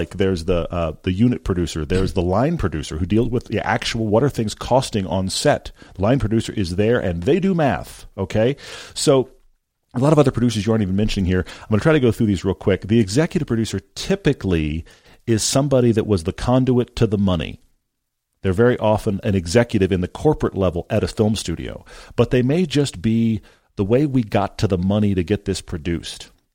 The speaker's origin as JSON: {"language": "English", "region": "Texas", "country": "United States", "said": "Now, I'm not going to answer this as a Texan"}